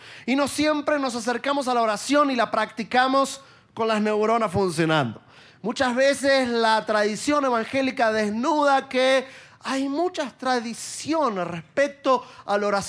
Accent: Argentina; now in Miami, United States; Yo soy argentino, pero vivo en Miami. No siempre paso tiempo en mi país. De tanto en tanto voy.

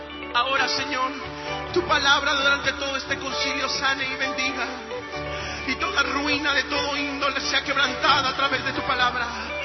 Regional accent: Veracruz, Mexico; also born or lived in Villahermosa; now in Mérida, Mexico; Nací en Villahermosa, Tabasco, toda mi vida estuve en Veracruz y hoy vivo en Mérida, Yucatán.

